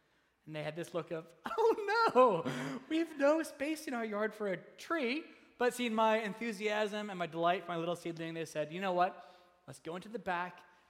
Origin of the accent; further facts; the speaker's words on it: Calgary, Alberta, Canada; My parents are still in that same house that I grew up in back in Calgary